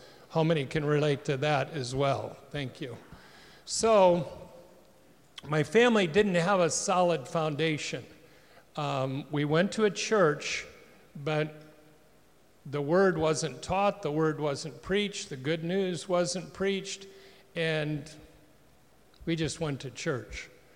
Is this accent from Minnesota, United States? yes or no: yes; Minnesota, United States; also born or lived in Lansing, Michigan; in Sherburn, Minnesota, population 1,333. And so I was brought up in the agricultural area of southern Minnesota.